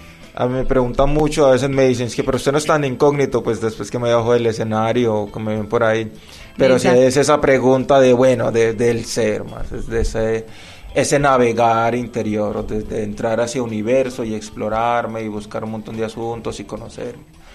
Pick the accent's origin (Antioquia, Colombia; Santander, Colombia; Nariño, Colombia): Antioquia, Colombia; Bueno, yo soy de Moravia, del barrio Moravia, vivo en Moravia y duermo en Campo Valdés.